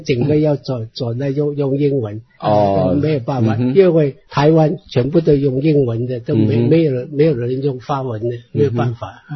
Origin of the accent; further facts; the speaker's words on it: Guangdong, China; 我们广东人的方言是最多的地方